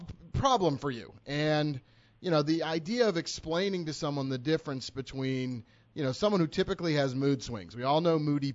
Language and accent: English; Boston, Massachusetts, United States; I'm from Boston. I had cowboy boots.